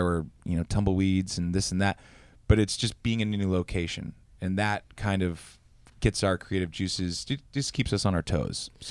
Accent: Maine, United States; I'm from Maine. You know, I've wielded an axe or two.

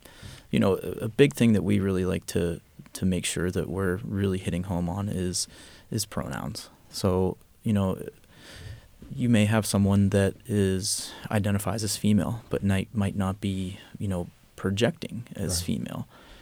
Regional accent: Butler, Pennsylvania, United States; I grew up in Butler. Everybody always goes, oh, Butler, terrible drug problem.

